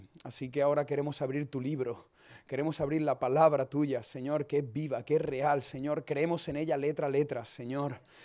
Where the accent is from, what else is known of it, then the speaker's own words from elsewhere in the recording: Cádiz, Andalusia, Spain; regresar a Cádiz, que es de donde soy. No sé si lo notáis por el acento, espero que... Creo que no, ¿no? Que... Y después de 9 años fuera